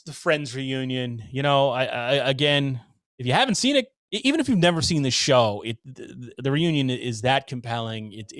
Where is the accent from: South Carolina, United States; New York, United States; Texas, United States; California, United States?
New York, United States; Somers; we were born and raised in Somers, New York, you know, and 60 minutes directly north of the city.